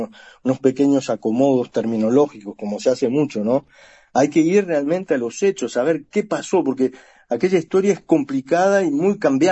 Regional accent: Montevideo, Uruguay; born there; es mi país natal. Yo nací ahí en Montevideo

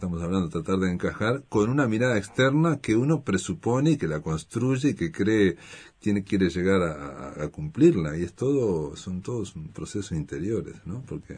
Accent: Fray Bentos, Río Negro, Uruguay; yo soy de Fray Bentos, se nota más que la mirada externa de Montevideo, esa es mi sensación.

